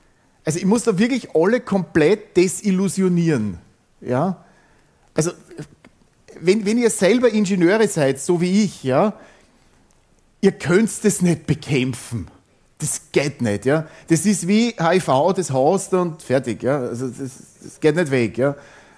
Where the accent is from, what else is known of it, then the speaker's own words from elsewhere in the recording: Styria, Austria; ich bin selber Steirer übrigens und seit fast 30 Jahren Postgres Consultant und quer auf der Welt unterwegs.